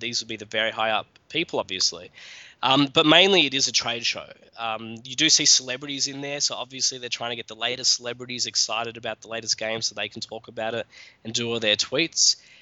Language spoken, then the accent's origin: English; Australia; being an Australian